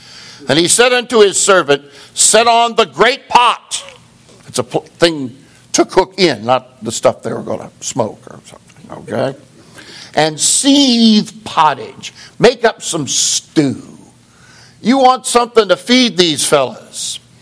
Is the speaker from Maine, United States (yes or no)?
no; California, United States; I grew up in California, near San Francisco.